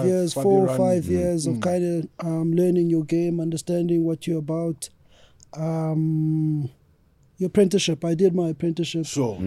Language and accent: English; Cape Town, Western Cape, South Africa; also born or lived in Johannesburg; I grew up in Cape Town.